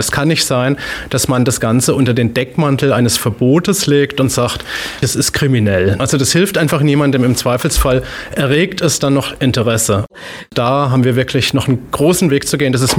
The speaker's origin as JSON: {"language": "German", "region": "Bavaria", "country": "Germany", "tie": "born or raised there", "said": "Ich bin selber in Bayern groß geworden, wo das Ganze sehr stark gelebt wird, die Prohibition."}